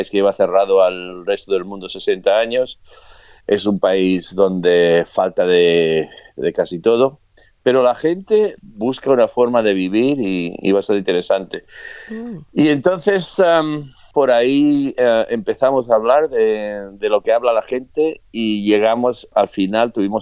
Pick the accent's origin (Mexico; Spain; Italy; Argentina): Spain; me crié en España durante la dictadura de Franco